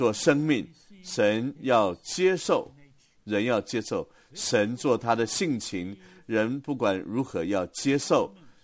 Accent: Los Angeles, California, United States; 我是从天使之城来的，洛杉矶 Los Angeles 就是天使之城而来。

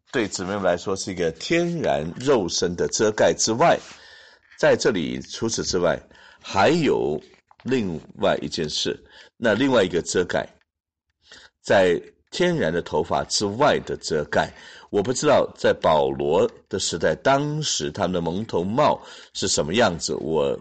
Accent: Hong Kong; 我是从香港来的，所以我是讲到香港

